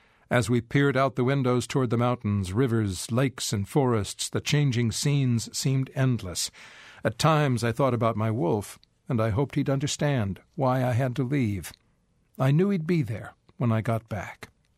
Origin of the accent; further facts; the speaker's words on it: Baraboo, Wisconsin, United States; My barber was from Wisconsin, and after he found out I was from Baraboo, he just gave me a nice crew cut.